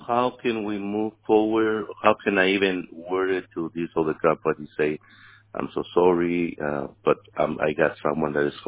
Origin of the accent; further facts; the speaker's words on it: Mexico; English is a second language; moved away as an adult; now in United States; not a millionaire, I'm a Mexican. I crossed the border. I jumped the border at 19 illegally. Now I'm an American citizen